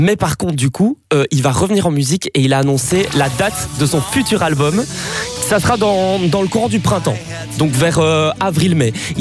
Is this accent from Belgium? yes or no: yes; Belgium; Et il vient chez nous en Belgique, les gars.